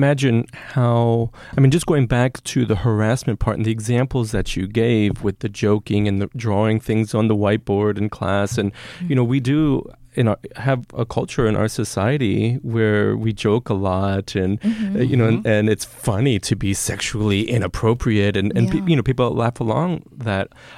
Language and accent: English; Miami, Florida, United States; I grew up in Miami. I'm a Latin person, and we're very, in my family and in my community where I grew up, we were very affectionate with people.